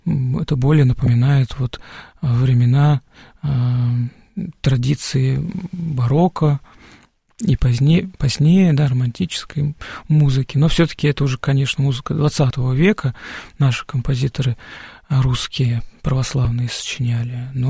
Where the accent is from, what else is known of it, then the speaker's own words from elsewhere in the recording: Diveyevo, Nizhny Novgorod Oblast, Russia; also born or lived in Germany; now in Borovsk, Russia; я жил и в Германии, и в Нижнем Новгороде, и там, сказать, моя родная деревня, Дивеево